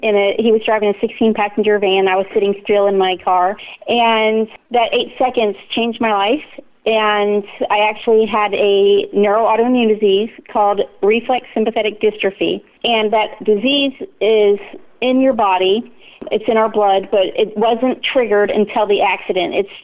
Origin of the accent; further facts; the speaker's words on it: Virginia, United States; also born or lived in Thailand; We moved back from Thailand to Virginia, and I grew up in Virginia, in Northern Virginia, and basically lived the all-American life.